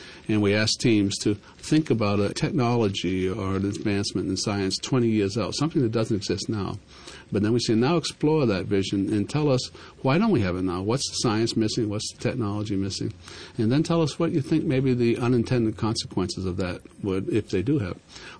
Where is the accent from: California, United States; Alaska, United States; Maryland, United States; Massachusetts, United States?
Massachusetts, United States; Boston; accent: Boston; now in Montana, United States; My Boston accent aside, I live in Montana most of the time